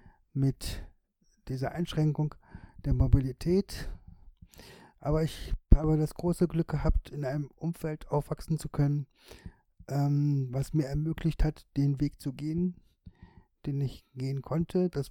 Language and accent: German; Tangerhütte, Saxony-Anhalt, Germany; also born or lived in Quedlinburg; Ja, ich bin in Quedlinburg geboren und weil dann hier eine Schule gebaut wurde für Körperbehinderte, 1974 sind meine Eltern dann vom Harz über Kerfförde nach Tangerhütte gezogen.